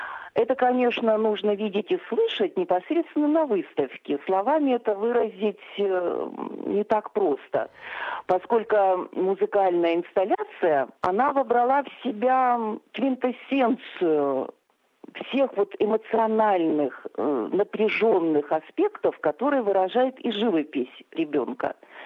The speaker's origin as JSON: {"language": "Russian", "region": "Saint Petersburg", "country": "Russia", "said": "приглашение было из Петербурга, и мы сами из Петербурга"}